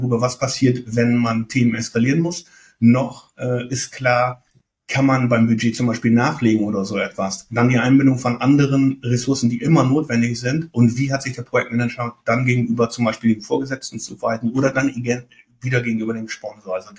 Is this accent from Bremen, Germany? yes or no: yes; Bremen, Germany; Bremen, weil es meine Heimat ist, weil ich mich hier verbunden fühle.